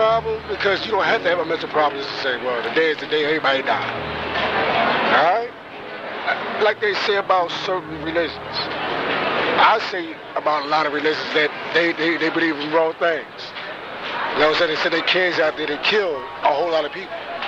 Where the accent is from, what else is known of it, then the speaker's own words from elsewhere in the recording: Philadelphia, Pennsylvania, United States; I'm not from New York. I'm from Pennsylvania. City of brothers and love.